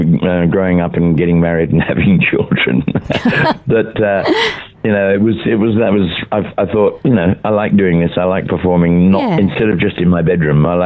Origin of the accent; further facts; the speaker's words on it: London, United Kingdom; also born or lived in Scotland; and we were all born and grew up in London. I spent a lot of time in Scotland in my childhood, but I grew up basically in London, went to school there